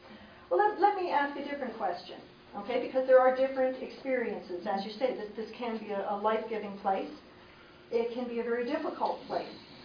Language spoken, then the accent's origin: English; Cobourg, Ontario, Canada; I come from Coburg. Our total population is 18,000 people